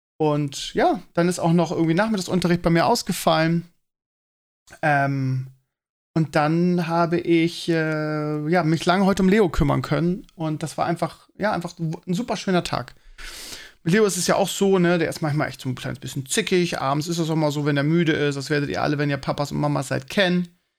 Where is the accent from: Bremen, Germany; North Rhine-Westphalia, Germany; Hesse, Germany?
Bremen, Germany